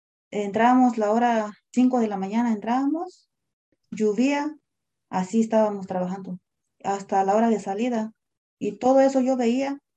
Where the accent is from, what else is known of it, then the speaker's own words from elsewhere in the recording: Oaxaca, Mexico; moved away; soy de Oaxaca. Yo he llegado de aquí desde 2003 hasta ahora. Desde ese año llegué trabajando en el campo.